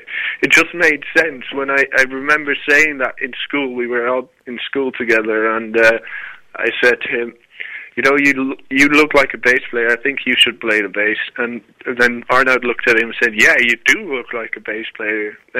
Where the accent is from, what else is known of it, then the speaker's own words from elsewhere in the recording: Rotterdam, South Holland, Netherlands; It's kind of like when we're from Rotterdam in Holland